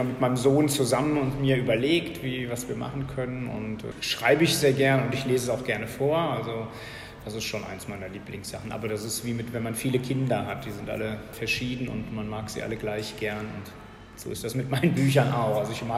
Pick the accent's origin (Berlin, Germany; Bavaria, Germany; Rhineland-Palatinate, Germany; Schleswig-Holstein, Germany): Rhineland-Palatinate, Germany; Mainz; ich komme aus Mainz, das ist in der Nähe von Frankfurt, das kennt fast jeder.